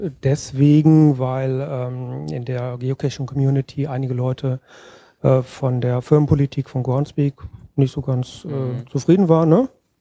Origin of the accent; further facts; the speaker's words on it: Paderborn, North Rhine-Westphalia, Germany; ich komme aus Paderborn.